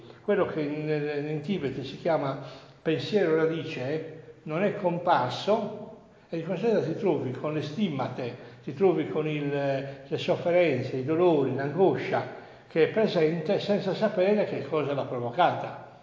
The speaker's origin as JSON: {"language": "Italian", "town": "Sassari", "region": "Sardinia", "country": "Italy", "tie": "born or raised there", "said": "se voi mi chiedete adesso che cosa facevo da bambino a Sassari, vi dico dove vivevo, di che colore erano le mura di casa"}